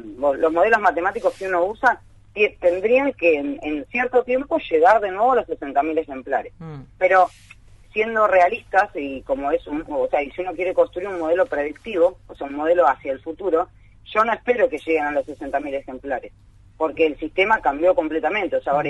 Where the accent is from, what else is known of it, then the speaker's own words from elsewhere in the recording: Buenos Aires, Argentina; yo viniendo de Capital, o sea, yo nací en Buenos Aires uh-huh. y viví hasta los 10 años